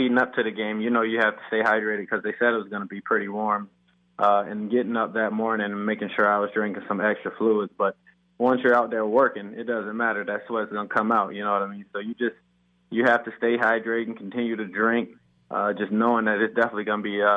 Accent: Syracuse, New York, United States; You know, growing up in Syracuse, I knew I needed something different. And I also have some family down south in Orlando.

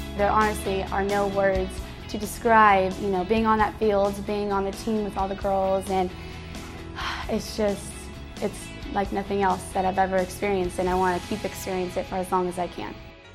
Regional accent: Alameda, California, United States; I'm from Alameda, and this is my second season auditioning for the Raiderettes.

